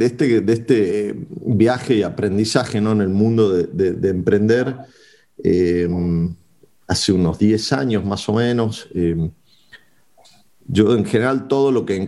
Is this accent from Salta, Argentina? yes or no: yes; Salta, Argentina; born there; como yo nací en Salta y siempre digo que me siento más latinoamericano que argentino, digamos, los que nacemos en el norte tenemos esa conexión profunda con Latinoamérica, que viene por lo andino, por lo ancestral.